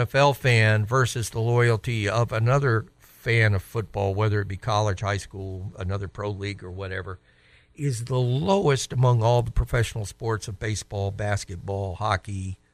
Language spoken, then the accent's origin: English; the South, United States; growing up in the neighborhood of the South, and we're a few hours away from Atlanta.